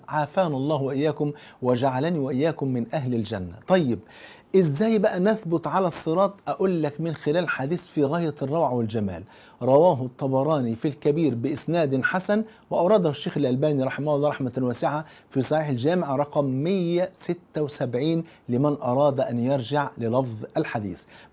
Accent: Egypt; لان حتى المثل عندنا في مصر بيقول ايه

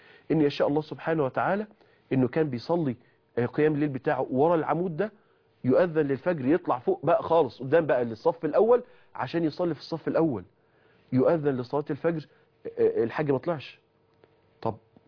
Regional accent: Mansoura, Dakahlia, Egypt; كنت لسه شاب صغير، تاني إعدادي تالت إعدادي، وكنا بنصلي في مسجد كبير عندنا في المنصورة اسمه مجمع الإمام

